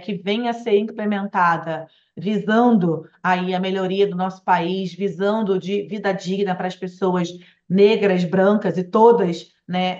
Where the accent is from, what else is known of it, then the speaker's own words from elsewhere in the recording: Rio de Janeiro, Brazil; Eu falando aqui enquanto carioca que morava no Rio naquela época